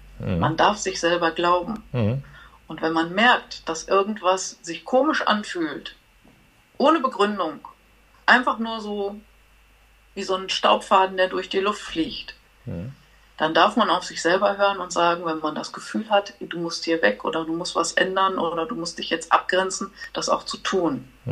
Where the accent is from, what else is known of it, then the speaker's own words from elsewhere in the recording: Bochum, North Rhine-Westphalia, Germany; also born or lived in Dortmund; ich bin in Dortmund geboren, in Bochum groß geworden